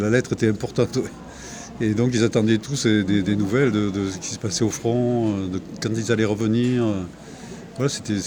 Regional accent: France; Mais voilà, je suis française.

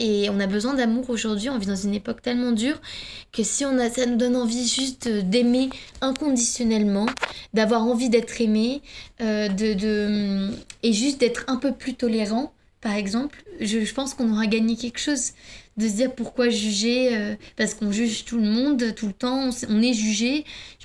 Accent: Finland; first language Finnish; French is a second language; finnois. ma langue maternelle, oui.

